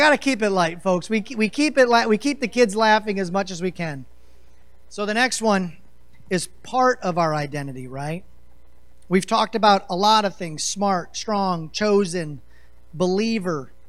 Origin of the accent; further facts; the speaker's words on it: Wisconsin, United States; born there; It kind of reads Wisconsinite for me, so that's cool. I was born in Wisconsin.